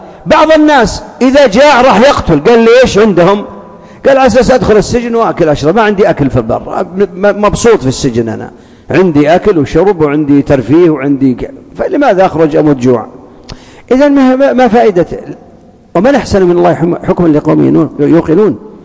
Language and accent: Arabic; Najd, Saudi Arabia; وهذا كان عندنا في نجد